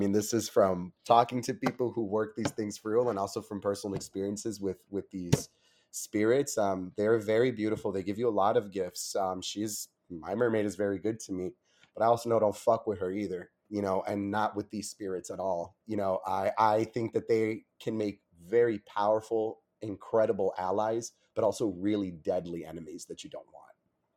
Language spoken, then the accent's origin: English; Miami, Florida, United States; I'm born and raised in Miami my entire life, and I've been to the beach more times than I can count.